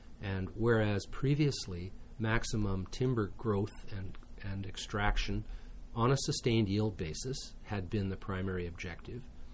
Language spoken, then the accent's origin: English; Winter Harbour, British Columbia, Canada; born there; which I was born on floats in Winter Harbour. And when I was born, the float camp was already had been moved in around 1942, was moved up to Awachalta Inlet